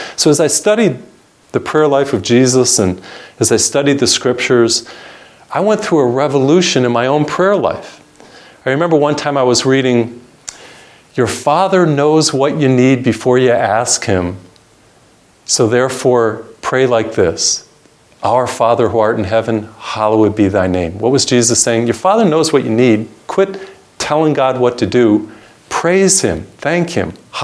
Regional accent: Massachusetts, United States; I'm from Massachusetts, and you know, we celebrate Thanksgiving every year in November.

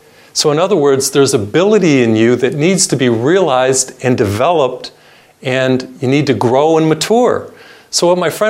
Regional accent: Massachusetts, United States; And he was from Massachusetts. I'm from Massachusetts, so I kind of like him.

